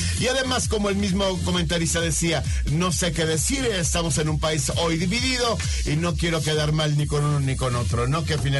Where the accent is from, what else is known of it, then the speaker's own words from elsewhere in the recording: Mexico; Lo más sobresaliente para nosotros como mexicanos